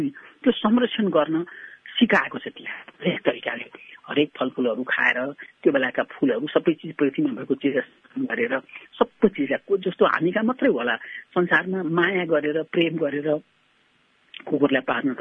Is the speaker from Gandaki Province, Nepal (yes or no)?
no; Kathmandu, Bagmati, Nepal; म काठमाडौँमै जन्मेर हुर्केको हुँ म केटाकेटी हुँदाखेरि यति बेला एकदमै चिसो बेला हुन्थ्यो तिहारमा।